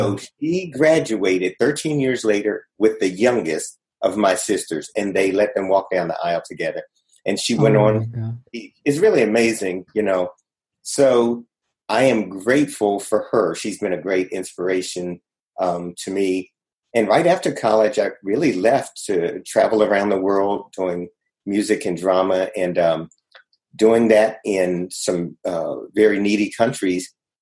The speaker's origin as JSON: {"language": "English", "region": "Maryland", "country": "United States", "tie": "born or raised there", "said": "Sure. Yeah, I grew up in Maryland. I was one of eight kids."}